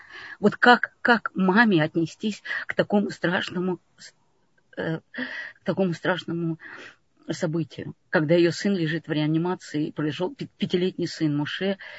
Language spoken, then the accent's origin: Russian; Moscow, Russia; born there; Я родилась в Москве